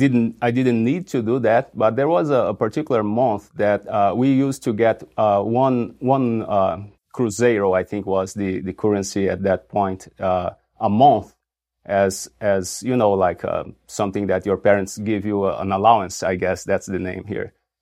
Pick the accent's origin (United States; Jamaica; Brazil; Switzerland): Brazil; English is a second language; Yeah, I'm originally from Brazil, as you know, and you know, I was raised by a Christian family with, you know, good values